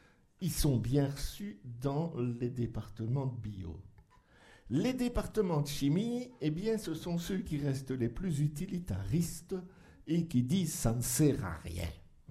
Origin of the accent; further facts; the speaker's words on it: Belgium; moi je viens de Belgique, chez nous c'est très, très fort